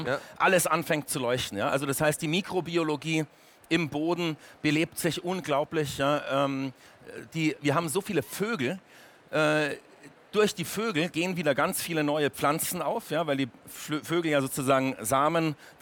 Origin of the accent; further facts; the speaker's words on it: Hildburghausen, Thuringia, Germany; In Hildburghausen, meine Heimatstadt in Südthüringen, in der Buchhandlung lese ich natürlich auch und so.